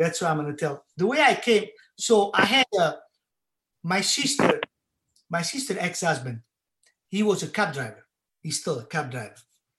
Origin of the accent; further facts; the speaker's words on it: Naples, Campania, Italy; When I grew up in Naples, the kids that grew up like me, they didn't really have a lot of choices.